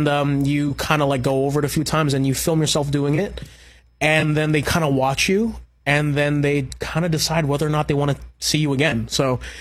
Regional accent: Hawaii, United States; also born or lived in New York; I was raised on Oahu.

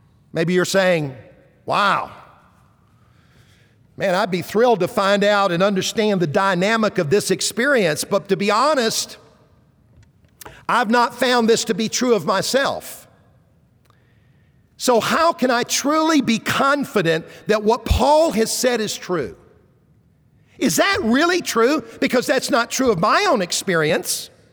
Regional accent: Columbia, South Carolina, United States; I grew up in Columbia, the capital city, so I'm a Gamecock fan.

